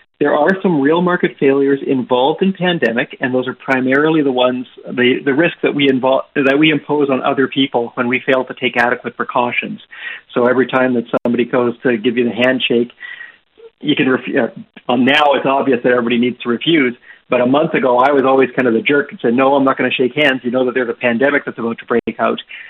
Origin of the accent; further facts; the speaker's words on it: Canada; That's not really something that we grew up with in Canada, so I've not really acquired a taste for it.